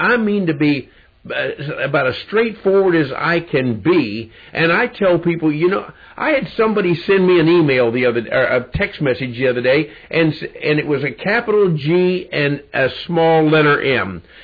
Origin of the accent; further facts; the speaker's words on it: the North, United States; born there; now in Arkansas, United States; I was born in the North, and if I've heard one time, not recently, believe it or not recently, but when I came to Arkansas